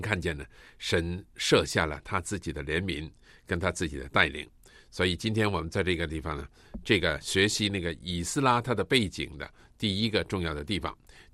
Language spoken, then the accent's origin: Chinese; China; 我们中国人说三岁定八十